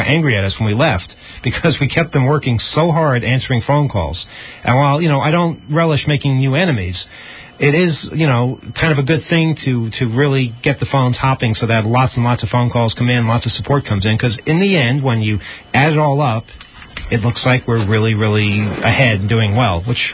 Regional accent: New York, United States

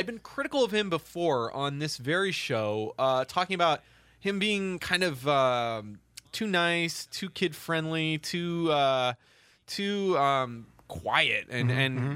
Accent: Washington, United States; Jay Inslee from my home state.

